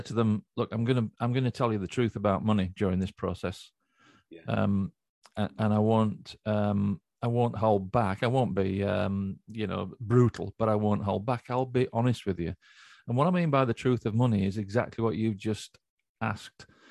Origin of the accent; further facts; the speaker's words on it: Yorkshire and the Humber, United Kingdom; as a Yorkshireman